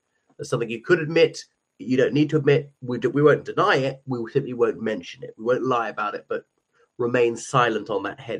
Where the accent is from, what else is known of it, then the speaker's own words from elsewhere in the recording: Ireland; o everyone … from Ireland.